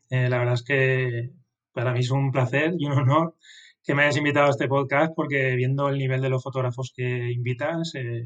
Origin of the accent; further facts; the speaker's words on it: Elche, Valencian Community, Spain; now in Rubielos de Mora, Spain; soy de Elche, pero actualmente vivo en Rubielos de Mora, un pueblo de los más bonitos de España. Que está en Teruel, en el sur de Teruel. Somos solo 600 habitantes